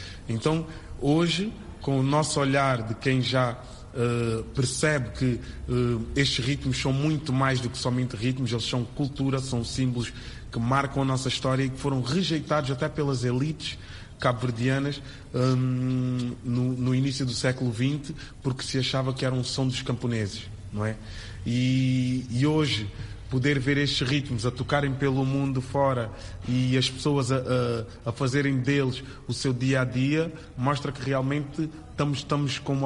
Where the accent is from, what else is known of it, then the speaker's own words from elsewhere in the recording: Portugal; Eu cresci em Portugal com uma história que só tinha uma versão caucasiana, uma versão eurocentrista, onde eu nunca fui educado a sentir o orgulho africano.